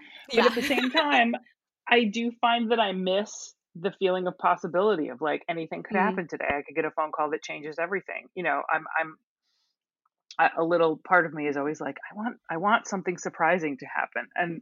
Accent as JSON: {"language": "English", "region": "East Coast", "country": "United States", "tie": "born or raised there", "said": "I don't think I came to LA, and I grew up on the East Coast. So the West Coast was really kind of foreign to me."}